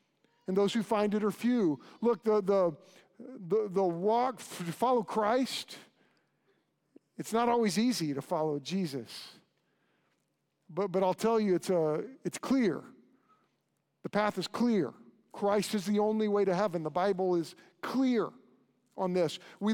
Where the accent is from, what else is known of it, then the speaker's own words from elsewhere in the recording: United States; he tries to see if I speak English. And I said, yeah, I'm from the United States.